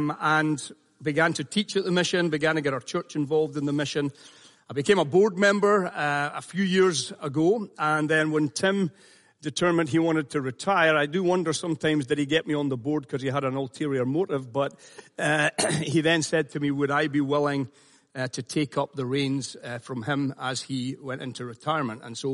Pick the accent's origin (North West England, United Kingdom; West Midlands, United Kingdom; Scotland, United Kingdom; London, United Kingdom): Scotland, United Kingdom; Glasgow; born there; the city that I was born in Scotland, in the city of Glasgow.